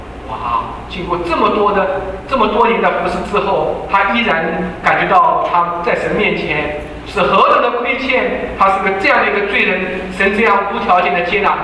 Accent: China; 这是我们中国人的哲学

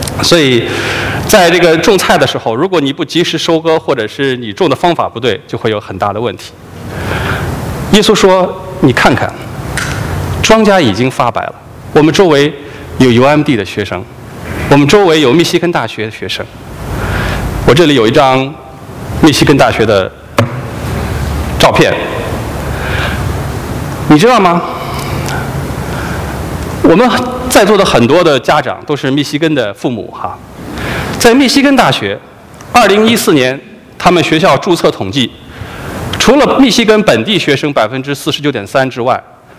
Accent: China; 因为我们中国人很喜欢吃

